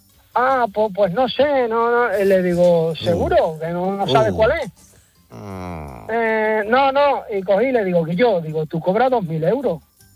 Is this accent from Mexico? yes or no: no; Cádiz, Andalusia, Spain; moved away as an adult; now in Tarragona, Spain; hace 20 años... yo soy de Cádiz, ¿no? Y me vine a Tarragona a vivir.